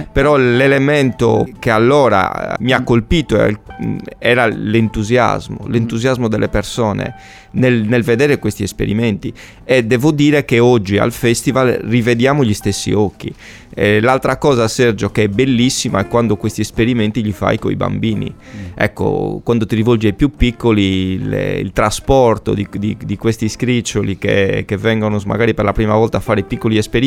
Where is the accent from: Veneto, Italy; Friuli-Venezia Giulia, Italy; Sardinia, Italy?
Sardinia, Italy; moved away; Non vivo più in Sardegna da qualche anno per motivi di lavoro, ma sono cresciuto in Sardegna. Scientificamente mi sono laureato e dottorato qua a Cagliari